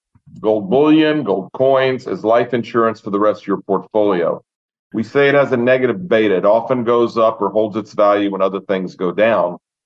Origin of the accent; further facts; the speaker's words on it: Lake Charles, Louisiana, United States; in my hometown of Lake Charles